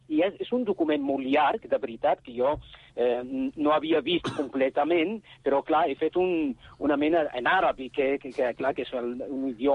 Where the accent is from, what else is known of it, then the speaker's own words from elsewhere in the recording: Catalonia, Spain; com a musulmans i com a ciutadans i com a catalans